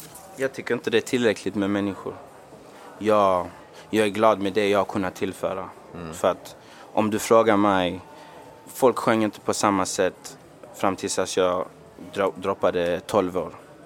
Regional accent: Ghana; now in Sweden; Jag är ju från Ghana.

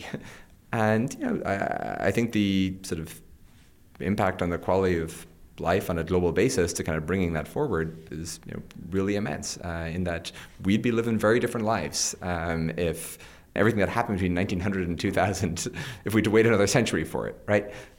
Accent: Ireland; growing up in Ireland

